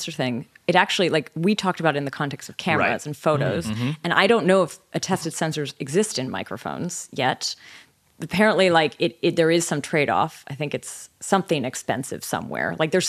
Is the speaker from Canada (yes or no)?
yes; Canada; accent: generic North American; I think I have sort of a generic North American accent, but I am from Canada